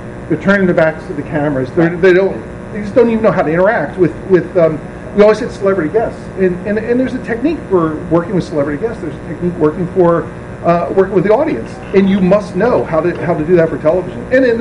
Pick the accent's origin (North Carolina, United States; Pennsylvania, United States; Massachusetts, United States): Pennsylvania, United States; Philadelphia; born there; I lived in Philly. I was born in Philadelphia.